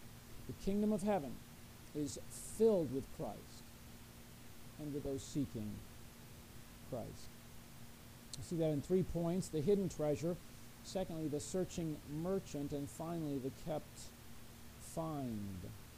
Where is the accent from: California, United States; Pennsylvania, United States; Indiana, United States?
Indiana, United States; For a time, I grew up in Indiana, pretty flat, full of fields, fields of corn, fields of soybeans.